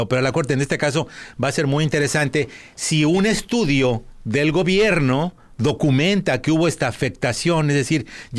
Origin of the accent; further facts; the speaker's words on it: Mexico City, Mexico; now in Washington, United States; estoy diciendo la ciudad de México, de donde soy yo